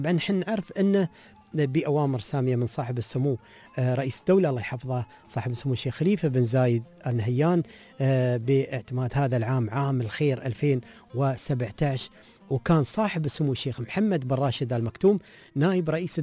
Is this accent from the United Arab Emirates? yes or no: yes; United Arab Emirates; عندنا في الإمارات